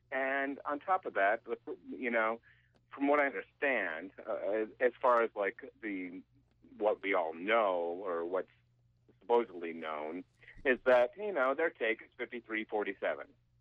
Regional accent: Vermont, United States; Hi, Ray. I grew up in Vermont.

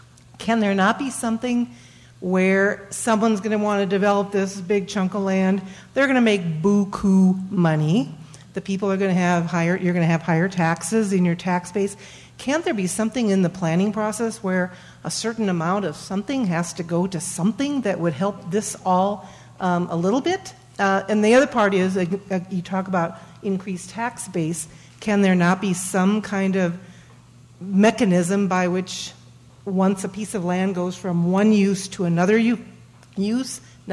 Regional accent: Great Falls, Montana, United States; I'm from Great Falls, Montana, and there are some wonderful group concepts that have really worked wonders there.

